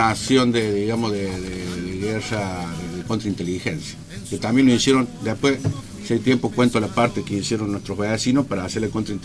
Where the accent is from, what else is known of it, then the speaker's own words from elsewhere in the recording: Córdoba, Argentina; para mí yo lo escuché en cordobés, será porque yo soy cordobés